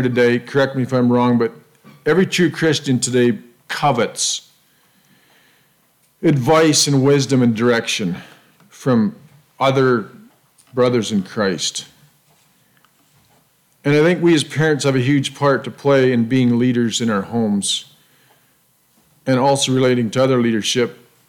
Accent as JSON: {"language": "English", "town": "Brooks", "region": "Alberta", "country": "Canada", "said": "we're from Brooks, Alberta"}